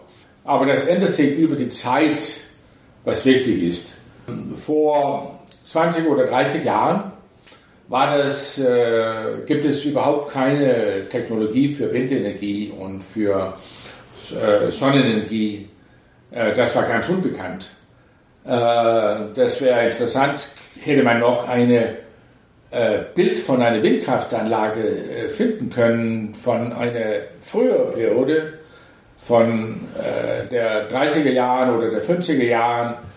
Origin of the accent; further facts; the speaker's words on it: Denmark; German is a second language; Ich komme aus Dänemark.